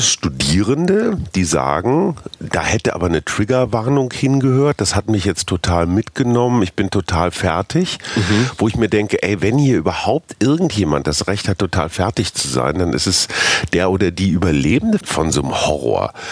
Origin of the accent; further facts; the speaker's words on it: Münster, North Rhine-Westphalia, Germany; zumal ich auch noch in meiner Heimatstadt Münster bin.